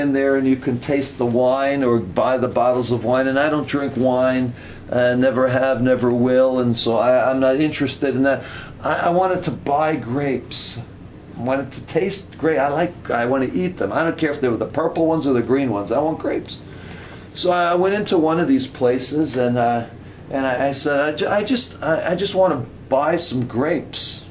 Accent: New York, United States; I'm from New York, and we don't know much about grapes, at least I don't from New York.

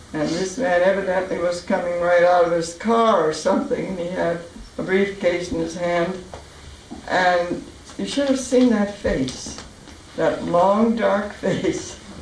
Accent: Michigan, United States; Now, she lived about a mile out of my hometown in Michigan.

